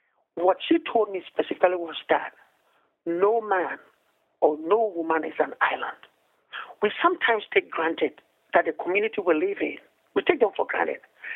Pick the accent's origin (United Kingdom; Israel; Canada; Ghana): Ghana; now in United States; they all understand that I come from Ghana.